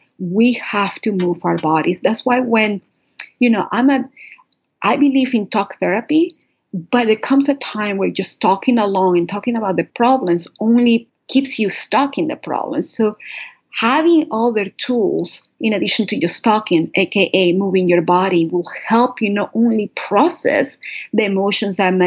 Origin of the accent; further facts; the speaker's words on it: Caracas, Capital District, Venezuela; I was born and raised in Caracas, Venezuela, as I mentioned before, which is a Catholic country. And I believe in God